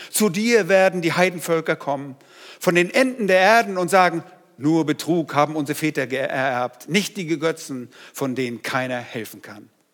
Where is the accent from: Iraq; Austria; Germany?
Germany; Northern Germany; Bei uns in Norddeutschland sagt man Nörgeln.